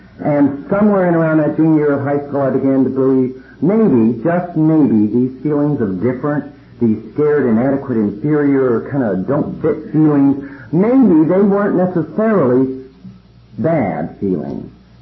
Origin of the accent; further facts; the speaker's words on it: Pennsylvania, United States; Born and raised in Pennsylvania mountains, I knew the effects of alcohol on the family very early in my life.